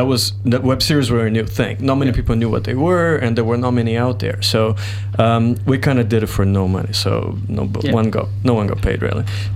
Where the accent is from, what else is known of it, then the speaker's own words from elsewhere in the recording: Brazil; English is a second language; moved away; Well, it was 15 years ago, so I came from Brazil.